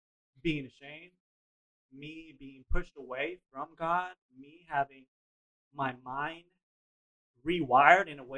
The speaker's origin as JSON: {"language": "English", "country": "Puerto Rico", "tie": "born or raised there", "said": "I am from Puerto Rico, born and raised"}